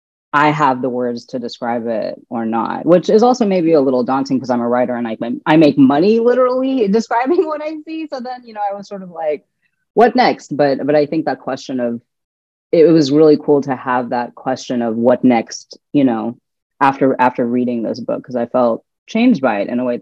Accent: Bangladesh; terms in Hindi, which I do not know because I'm not Indian, I'm Bangladeshi.

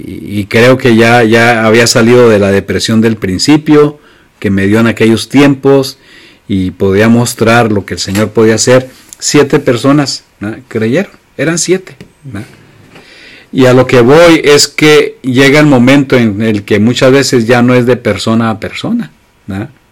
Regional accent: Mexico; Como mexicano le digo

